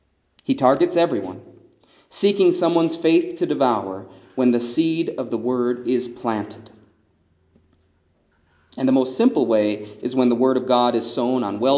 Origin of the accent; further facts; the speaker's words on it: South Dakota, United States; When I was still living in my hometown in South Dakota, I remember there was this little town called Manchester, about 30 miles east of my hometown.